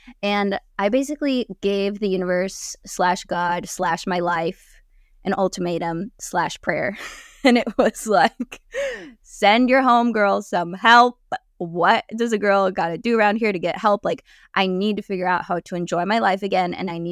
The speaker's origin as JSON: {"language": "English", "region": "California", "country": "United States", "tie": "born there", "said": "So it all started in 1994. I was born in California."}